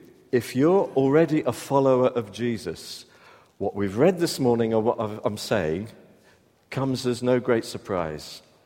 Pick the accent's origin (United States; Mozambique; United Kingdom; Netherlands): United Kingdom; South West England; because I'm a southerner, basically. Not a southwesterner, I'm sorry. I am by acclimatization, but originally southwest. I'm British.